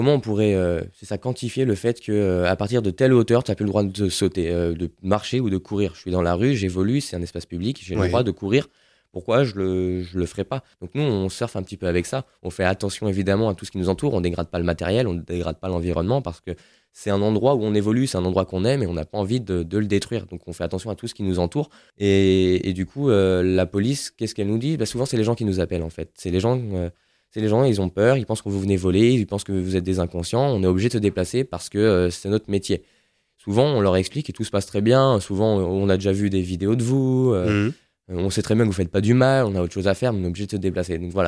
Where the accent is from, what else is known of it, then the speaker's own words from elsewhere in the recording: Lyon, Auvergne-Rhône-Alpes, France; j'aime mon pays et j'aime là où j'ai grandi, c'est-à-dire Lyon